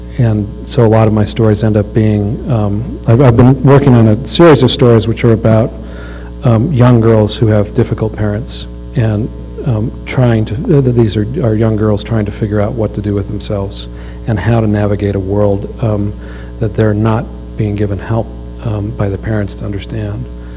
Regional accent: Utah, United States; I really felt like I was raised in Utah Valley, that I was not exposed to a lot of things going on in the world.

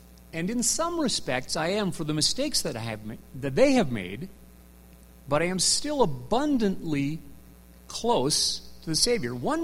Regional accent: North Dakota, United States; I grew up in North Dakota, which you'll be happy to know was the last state in the Union that had a temple in the church.

